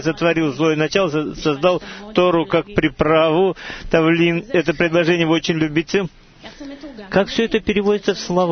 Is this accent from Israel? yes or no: yes; Eilat, Southern District, Israel; Я из Эйлата.